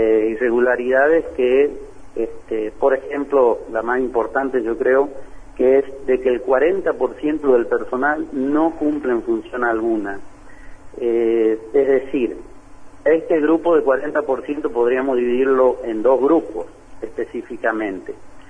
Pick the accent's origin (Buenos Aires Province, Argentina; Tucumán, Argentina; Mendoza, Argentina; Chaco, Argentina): Chaco, Argentina; Río Muerto; Yo, ustedes saben que soy de Río Muerto, una delegación de Los Frentones.